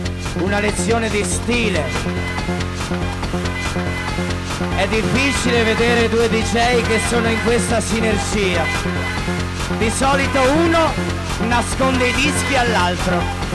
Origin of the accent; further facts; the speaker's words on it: Fauglia, Tuscany, Italy; Anch'io sono di Fauglia.